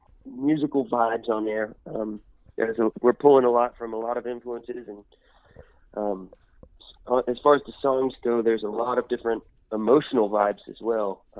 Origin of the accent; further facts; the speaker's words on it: Honey Grove, Texas, United States; now in Nashville, United States; Texas. I'm from a small town called Honey Grove, Texas.